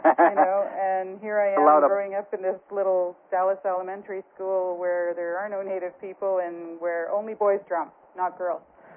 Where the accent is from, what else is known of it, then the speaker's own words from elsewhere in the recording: Vernon, British Columbia, Canada; also born or lived in Kamloops; I grew up in Vernon. I grew up in Kamloops and in Vernon.